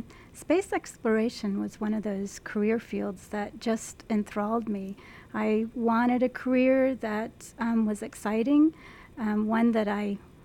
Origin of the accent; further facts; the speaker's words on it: Richmond, Virginia, United States; I am. I'm from Richmond. I grew up here. I was born here. I went to high school here.